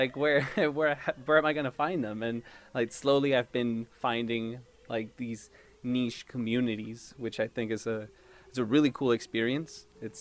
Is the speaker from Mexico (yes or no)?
yes; Mexico; also born or lived in Texas; now in United States; I'm a tenor from Mexico.